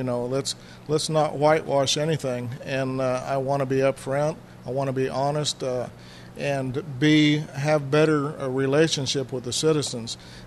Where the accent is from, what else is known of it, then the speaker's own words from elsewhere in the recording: Keokuk, Iowa, United States; This is my hometown. I've seen a lot of things changed, a lot of things come and go